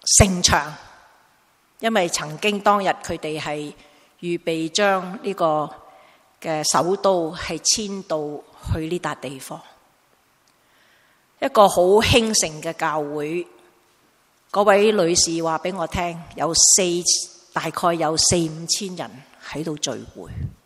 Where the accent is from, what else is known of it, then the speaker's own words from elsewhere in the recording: Hong Kong; 知道我在香港来，他很开心。